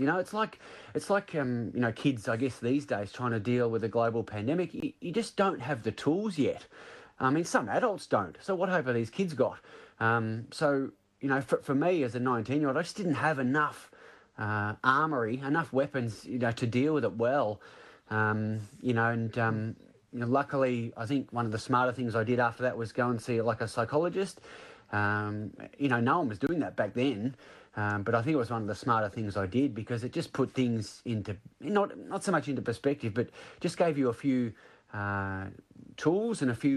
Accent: Aspendale, Victoria, Australia; Yeah, so we grew up down Aspendale way. Pretty much all our lives, myself and three other siblings

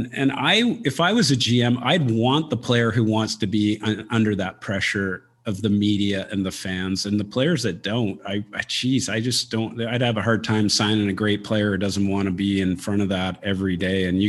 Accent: Victoria, British Columbia, Canada; I grew up in Victoria

